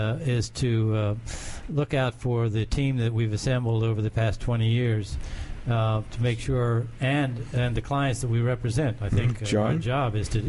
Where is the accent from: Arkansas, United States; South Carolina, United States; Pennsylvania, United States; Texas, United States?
Pennsylvania, United States; Western Pennsylvania.